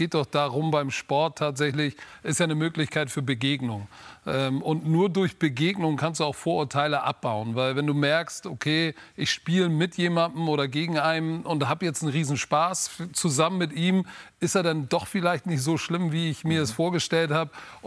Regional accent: Hamburg, Germany; Und die Stadt meint und glaubt, dass ich dafür stehe als Hamburger.

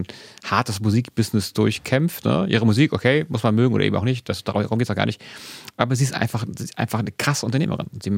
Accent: Hamburg, Germany; Ich bin aufgewachsen in Wandsbek, eben Wandsbek, dann Niendorf und dann bin ich in meiner Jugend und Studentenzeit quer durch die Stadt gezogen und bin irgendwann im etwas ruhigen, beschaulichen Winterhude gelandet.

